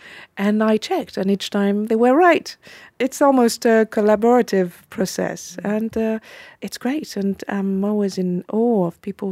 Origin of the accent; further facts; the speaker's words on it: Paris, Île-de-France, France; moved away as an adult; also born or lived in London; I grew up in Paris and left for London when I was 22 to do a PhD at the London School of Economics.